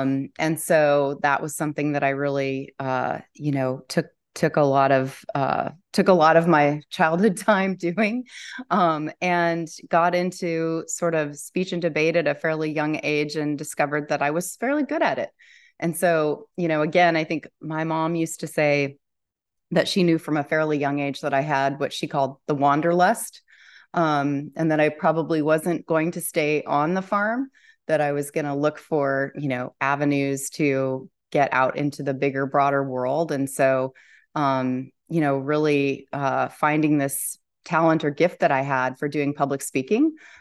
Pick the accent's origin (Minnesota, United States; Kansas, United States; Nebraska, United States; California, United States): Nebraska, United States; Oconto; I grew up in Oconto, Nebraska, a town of 160.